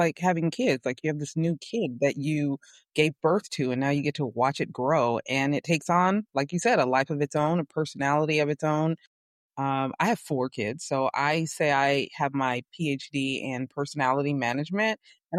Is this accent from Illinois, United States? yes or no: no; California, United States; we are from the Bay Area, the tech capital of the world, Silicon Valley. We moved out to Southern California and said we would never be in LA.